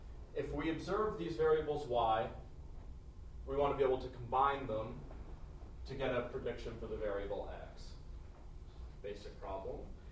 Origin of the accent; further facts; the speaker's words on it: Texas, United States; I decided to go back to my roots and give a Blackboard talk so that y'all can take notes. I'm from Texas. I will say y'all.